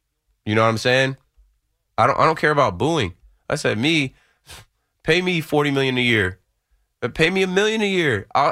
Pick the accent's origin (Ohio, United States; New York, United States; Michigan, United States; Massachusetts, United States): New York, United States; I mean, I'm no Knicks fan, but I am a New Yorker